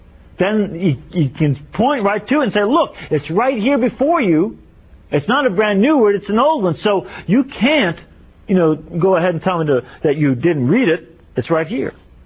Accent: Chicago, Illinois, United States; It's like some people I know when they drive in Chicago, my hometown.

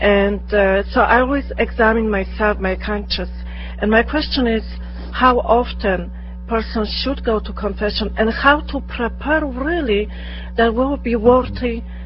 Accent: Poland; Okay, originally I'm from Poland.

